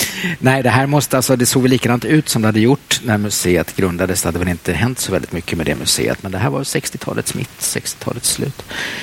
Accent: Västervik, Kalmar County, Sweden; i den stad där jag växte upp, Västervik, en liten stad på östkusten

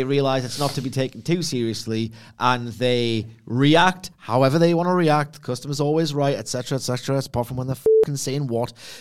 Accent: Chicago, Illinois, United States; Oh, he's pissed me off a little bit, even if I'm from Chicago.

